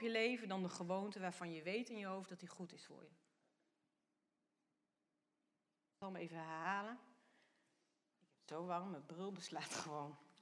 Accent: Netherlands; Wij als Nederlanders weten wie we zijn. Zo'n klein landje op de aardbol.

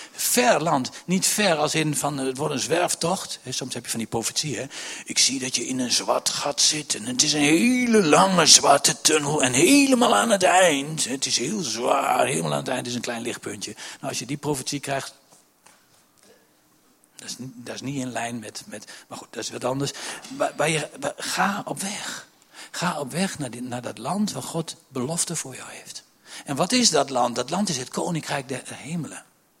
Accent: Gelderland, Netherlands; Weet je, wij zijn Achterhoekers.

